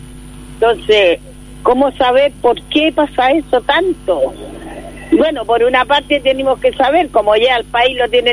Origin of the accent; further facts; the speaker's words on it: Chile; porque ya no somos chilenos, somos extranjeros ya